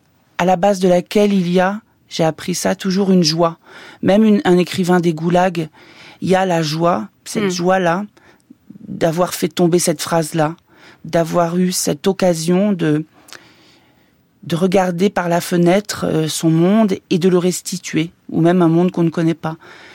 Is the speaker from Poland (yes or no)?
no; Nouvelle-Aquitaine, France; moved away as an adult; now in Paris, France; Je viens du Limousin et j'arrive au conservatoire, première année.